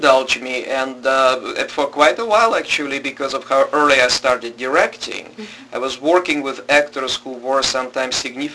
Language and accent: English; Moscow, Russia; In Moscow. In Moscow, and in Russia's capital, at that point the capital of the Soviet Union.